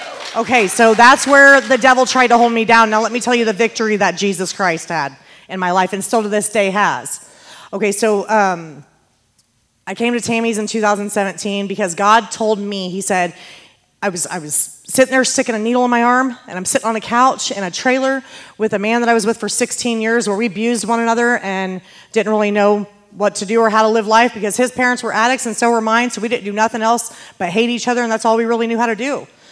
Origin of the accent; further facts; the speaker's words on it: Lafayette, Indiana, United States; born there; I was born in Lafayette, Indiana.